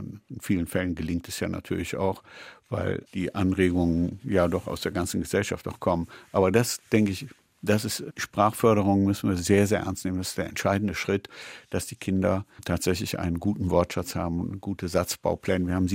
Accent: Cologne, North Rhine-Westphalia, Germany; dann bin ich in Köln aufgewachsen

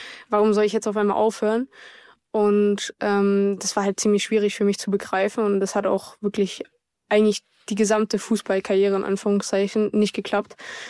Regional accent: Leipzig, Saxony, Germany; Ich bin in Leipzig aufgewachsen

